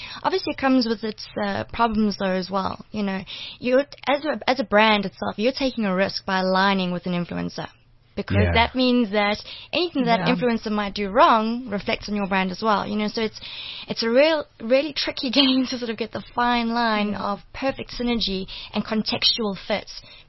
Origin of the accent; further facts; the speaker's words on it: South Africa; I don't know if that's because it's Charlize's and I'm obviously loyal to her being South African